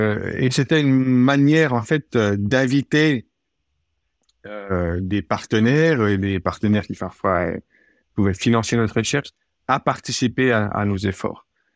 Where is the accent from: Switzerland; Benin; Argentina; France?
Switzerland; Oui, donc je suis à l'origine, je suis suisse, ingénieur suisse. J'ai fait mes formations ingénieur en Suisse